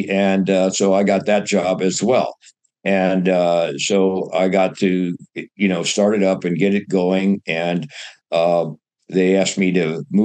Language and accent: English; Dayton, Ohio, United States; And growing up in Dayton, Ohio, which happens to be the home of a company called National Cash Register, NCR